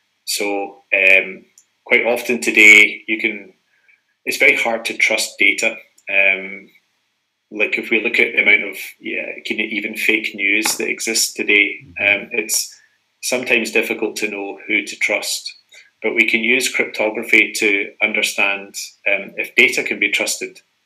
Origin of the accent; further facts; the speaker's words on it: Scotland, United Kingdom; accent: Scottish; as my accent suggests, I'm Scottish.